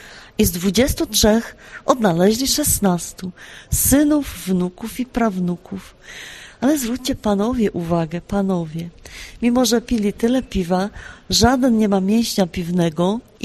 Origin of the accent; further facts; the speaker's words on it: Silesian Voivodeship, Poland; U nas na Śląsku się w pasie wiązało kiełbaśnice